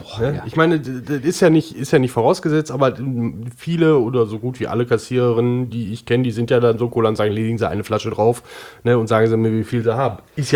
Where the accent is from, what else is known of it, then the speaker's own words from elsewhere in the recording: Oberhausen, North Rhine-Westphalia, Germany; Ich komme ja aus Oberhausen.